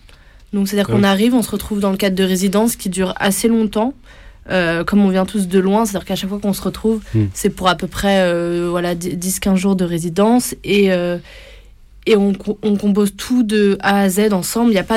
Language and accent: French; Montreuil, Île-de-France, France; Je suis née à Montreuil, j'ai grandi à Montreuil.